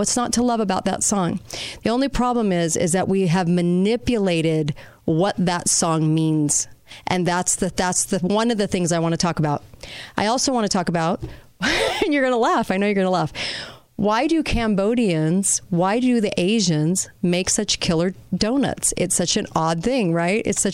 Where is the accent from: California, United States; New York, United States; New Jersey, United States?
California, United States; I grew up in California.